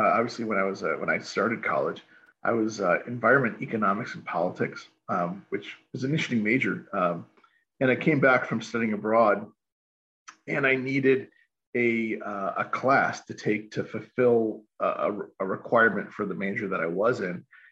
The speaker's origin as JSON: {"language": "English", "town": "Chicago", "region": "Illinois", "country": "United States", "tie": "born or raised there", "said": "I grew up in Chicagoland as a kid, and then ended up getting into accounting"}